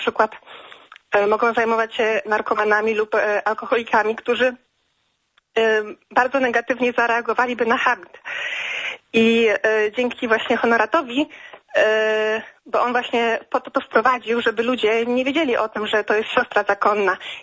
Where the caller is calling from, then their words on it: Toruń, Kuyavian-Pomeranian Voivodeship, Poland; z Torunia.